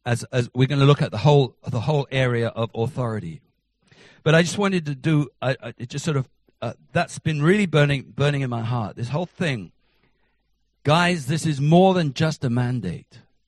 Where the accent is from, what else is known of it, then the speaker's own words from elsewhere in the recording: England, United Kingdom; I'm actually English, ho-ho, you can tell. But I was born and bred on a farm in the UK